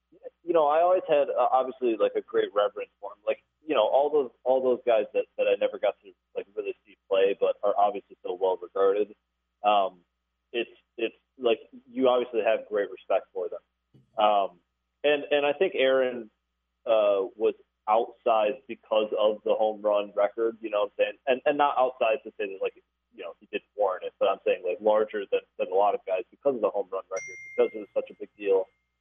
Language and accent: English; Michigan, United States; and you know, I was growing up in Michigan, so I remember staying up late to watch his at bats.